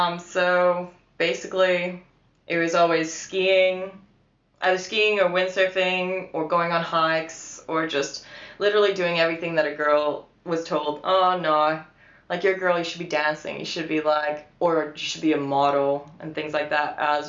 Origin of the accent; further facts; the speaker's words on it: Canada; first language Polish; English is a second language; I'd say I'm more 100% Polish and just, I mean, I grew up in Canada